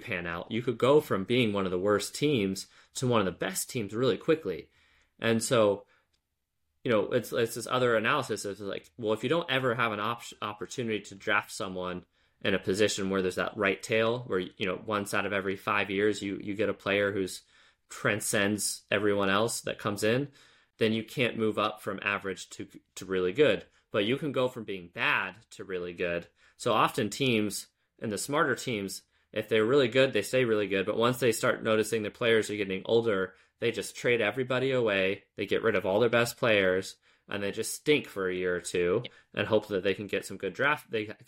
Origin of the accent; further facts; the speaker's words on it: United States; I really, as an American, always have dreamed of Americans doing relegation and promotion